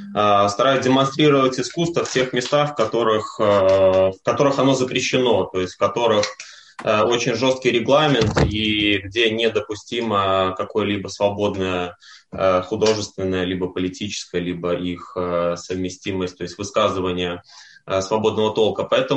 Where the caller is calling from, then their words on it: Paris, Île-de-France, France; Да, из Парижа.